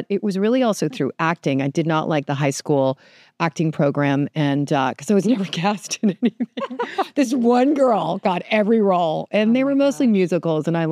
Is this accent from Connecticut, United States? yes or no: yes; Westport, Connecticut, United States; it was really nice growing up in Westport because it was an hour to New York on the train.